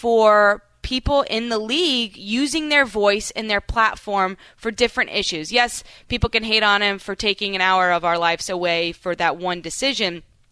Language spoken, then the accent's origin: English; Louisville, Kentucky, United States; We grew up in Louisville, Kentucky.